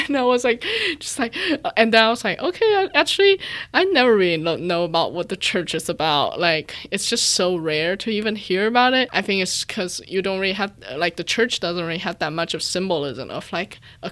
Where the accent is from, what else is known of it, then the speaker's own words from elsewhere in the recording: Shenzhen, Guangdong, China; I grew up in Shenzhen, so which is a very diverse city, because I actually had Christian friends from Protestant backgrounds.